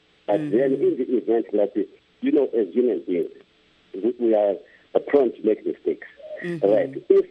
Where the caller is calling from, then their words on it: Bulawayo, Zimbabwe; I'm calling from Pokoma, Lawayo.